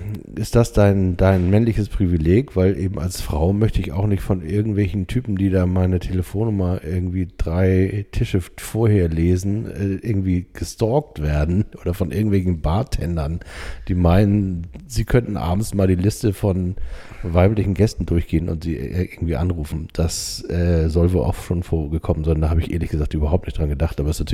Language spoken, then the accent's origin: German; Hamburg, Germany; ich komme aus Hamburg